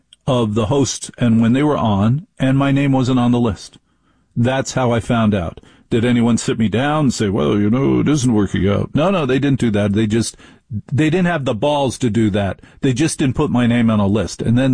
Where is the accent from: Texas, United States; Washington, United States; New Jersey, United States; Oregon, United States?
New Jersey, United States; Maplewood; And the key advice my parents gave me when I was growing up in Maplewood, New Jersey, was do whatever you want